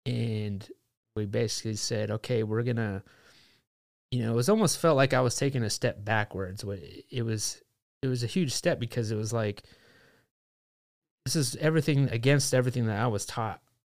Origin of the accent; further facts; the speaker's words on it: Los Angeles, California, United States; we're from Los Angeles area, never grew anything in our life, didn't know anybody who grew anything, never held a chicken